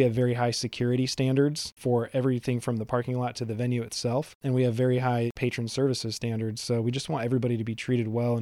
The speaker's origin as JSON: {"language": "English", "town": "Fort Wayne", "region": "Indiana", "country": "United States", "tie": "born or raised there", "said": "Growing up in Fort Wayne, started playing in bands when I was 13"}